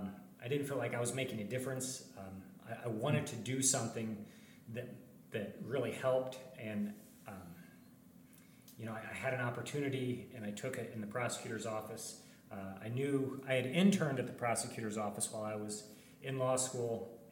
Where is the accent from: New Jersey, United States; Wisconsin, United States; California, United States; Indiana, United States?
Indiana, United States; Plymouth; My wife did, but I did not. I grew up in Plymouth, Indiana, which is an even smaller town than Marion.